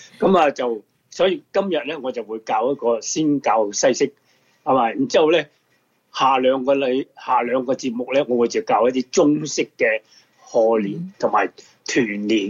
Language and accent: Cantonese; Guangdong, China; 咁国语佢哋有时叫嗰啲名称咧，就系同我哋广东人叫嘅名称唔同噶吓。